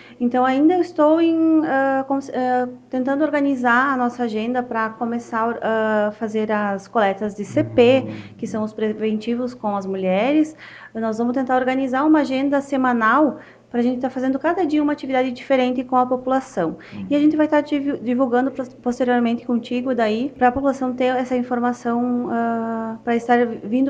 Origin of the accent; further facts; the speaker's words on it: Sarandi, Rio Grande do Sul, Brazil; eu sou de Sarandi, me formei na Universidade de Passo Fundo e iniciei segunda-feira aqui no município de Lajeado do Bugre